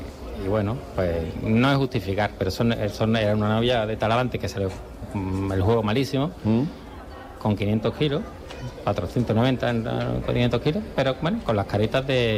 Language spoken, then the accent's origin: Spanish; Seville, Andalusia, Spain; Yo soy de Sevilla.